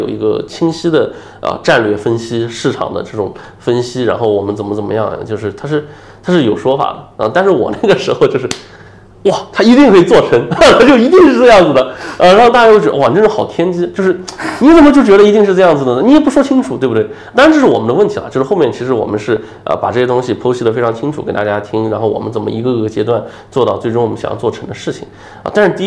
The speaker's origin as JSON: {"language": "Chinese", "town": "Hangzhou", "region": "Zhejiang", "country": "China", "said": "我是杭州人"}